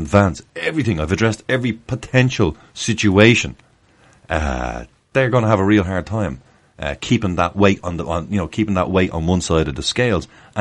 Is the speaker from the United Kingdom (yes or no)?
no; Ireland; I know this is a very unpopular thing as an Irishman to say, but essentially Ireland, as far as we can figure, Mark, it's still under the crown.